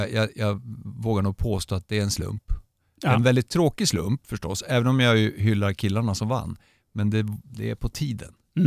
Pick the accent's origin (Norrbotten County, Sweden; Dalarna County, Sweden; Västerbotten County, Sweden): Västerbotten County, Sweden; Skellefteå; Jag är född eller uppväxt i Skellefteå, hockeystad.